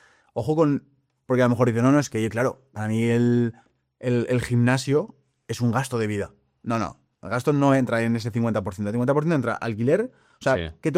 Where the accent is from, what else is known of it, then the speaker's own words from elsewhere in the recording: Valladolid, Castile and León, Spain; me están pagando más que en Valladolid, que es de donde soy yo